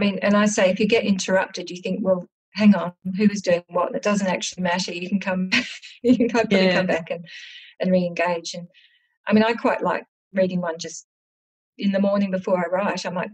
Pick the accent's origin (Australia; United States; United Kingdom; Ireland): Australia; Adelaide, South Australia; I'm from Adelaide